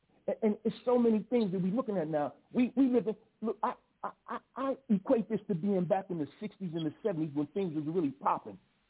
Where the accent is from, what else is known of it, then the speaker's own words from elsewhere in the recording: Chicago, Illinois, United States; now in Georgia, United States; because see, I came out of Chicago, I'm in Georgia now. I come from Chicago off that south side.